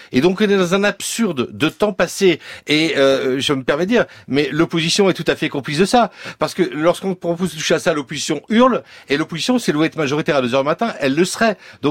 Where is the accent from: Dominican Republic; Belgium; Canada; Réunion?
Réunion; Je suis de la Réunion, okay.